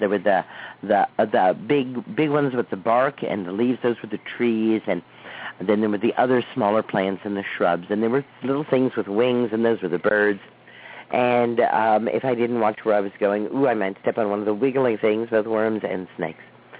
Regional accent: Dallas, Texas, United States; When I was a little girl growing up in Dallas, Texas, I lived on a block, a subdivision

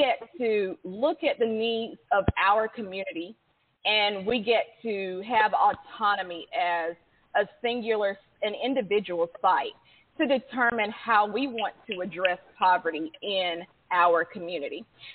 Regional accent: Morven, North Carolina, United States; I am from Morven in Anson County. That's in North Carolina.

